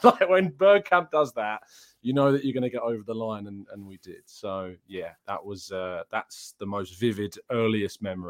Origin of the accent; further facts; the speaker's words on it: England, United Kingdom; I'm an England fan because I'm English